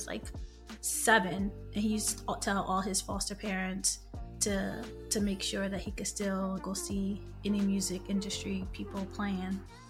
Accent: Philadelphia, Pennsylvania, United States; I am from Philly, the 215, better known for cheesesteaks and pretzels and our famous water ice.

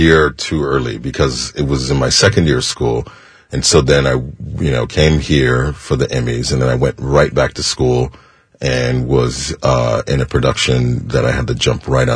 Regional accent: Chicago, Illinois, United States; I grew up in Chicago, so I'm kind of familiar with Chicago cops.

